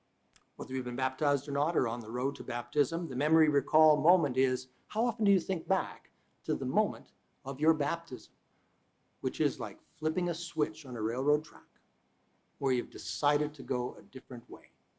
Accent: Canada; Growing up in Canada, as I did as a young man, I would see the aurora borealis

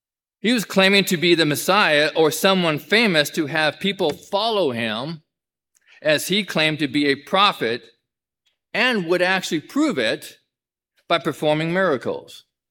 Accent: Le Center, Minnesota, United States; We come from Le Center, so it's a little bit further north.

